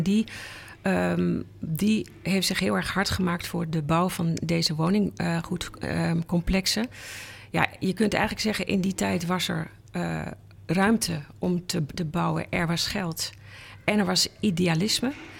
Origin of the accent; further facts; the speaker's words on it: Enschede, Overijssel, Netherlands; Nou, ik kom uit Enschede en daar ben ik opgegroeid in een woning uit... Dat was een sociale huurwoning en dat was gewoon een blok.